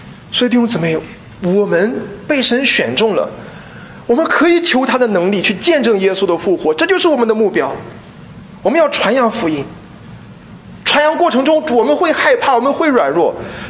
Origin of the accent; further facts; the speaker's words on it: China; 因为大家都知道我们中国人是比较在乎养生的